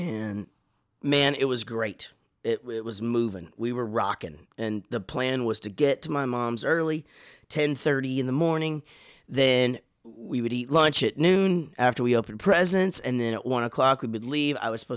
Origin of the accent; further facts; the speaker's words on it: Wichita Falls, Texas, United States; who live at Lake Kickapoo, which I grew up in Wichita Falls.